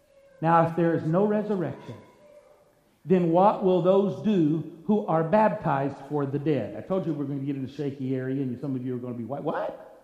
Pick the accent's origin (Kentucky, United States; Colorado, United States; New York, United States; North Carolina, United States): Kentucky, United States; I know y'all's not a term y'all understand around here, but I'm from Kentucky, bear with me.